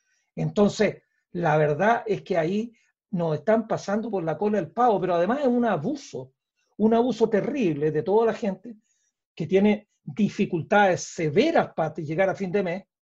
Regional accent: Parral, Maule, Chile; yo cuando niño vivía en Parral, y mi padre, que era español, andaluz

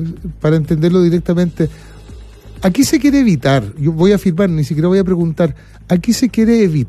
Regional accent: Chile; como ciudadano chileno

